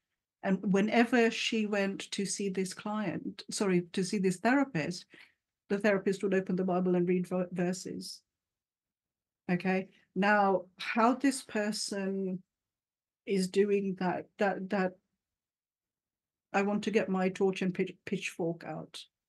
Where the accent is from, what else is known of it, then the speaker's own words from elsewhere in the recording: London, United Kingdom; growing up in the East End of London, having my lived experience, you know, living amongst so many different cultures